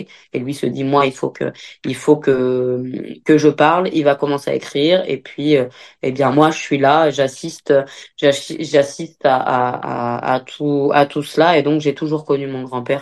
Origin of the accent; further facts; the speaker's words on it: Oradour-sur-Glane, Nouvelle-Aquitaine, France; Moi, j'ai grandi dans le Nouveau Bourg, et donc tout ça a été tout cet héritage a toujours fait partie de moi.